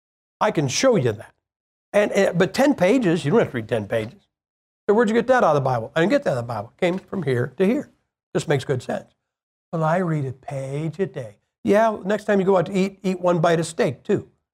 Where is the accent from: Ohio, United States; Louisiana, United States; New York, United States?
Ohio, United States; I'm from Ohio, man. Michigan and us, we're like this.